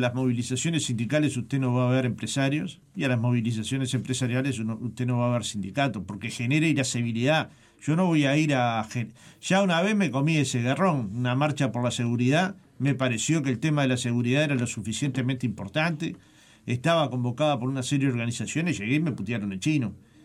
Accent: Montevideo, Uruguay; nací en Montevideo, en el barrio Jacinto Vera, y llevo mis primeros 52 años en Montevideo.

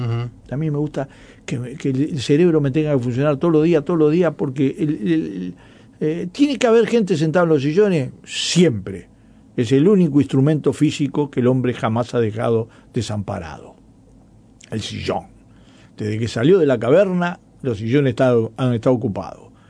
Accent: Italy; Tengo una ventaja. Yo soy italiano.

